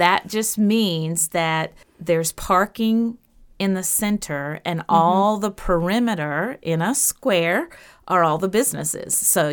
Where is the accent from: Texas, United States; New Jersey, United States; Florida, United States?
Texas, United States; Trenton; also born or lived in Farmers Branch; I grew up in a very small town called Trenton, Texas. I was born in Farmers Branch, Texas, which is close to Dallas, and I lived in Trenton from the time I was 4 until I was 15.